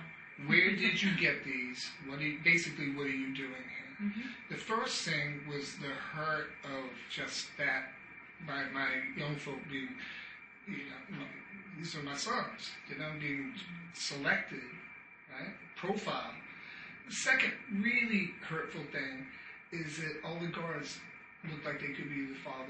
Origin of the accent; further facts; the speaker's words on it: Maine, United States; I'm from Maine.